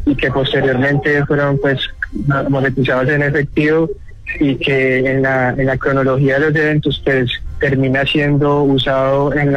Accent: Colombia; como ciudadano colombiano, padre y madre colombiana

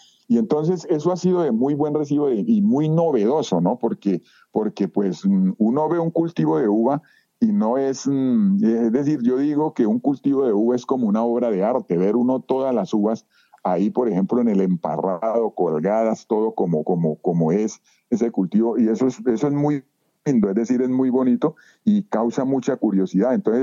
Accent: Villavicencio, Meta, Colombia; somos llaneros, pero digamos toda la vida nosotros aquí la hemos hecho aquí en Villavicencio, aquí en el departamento del Meta, una tierra que queremos con el alma, con todo el corazón

